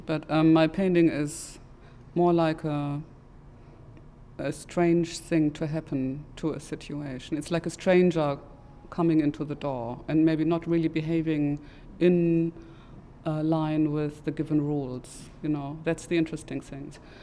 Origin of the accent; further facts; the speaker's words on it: North Rhine-Westphalia, Germany; English is a second language; I'm coming from an industrial area myself. I was brought up in the Ruhr area in the middle of Germany